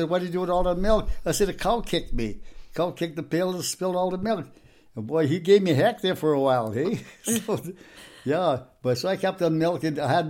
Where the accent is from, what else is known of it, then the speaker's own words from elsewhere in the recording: Athabasca, Alberta, Canada; I grew up in Athabasca in 1930.